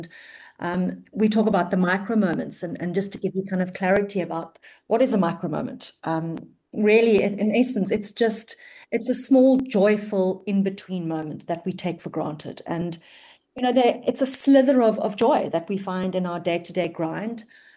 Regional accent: Cape Town, Western Cape, South Africa; I'm from Cape Town.

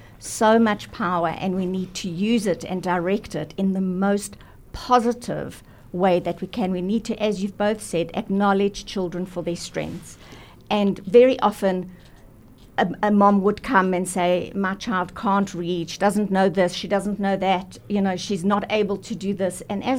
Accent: Vereeniging, Gauteng, South Africa; Now, I come from Vereeniging, and I went to King David for Standard 9, what was Standard 9 in matric, and it was a culture shock for me.

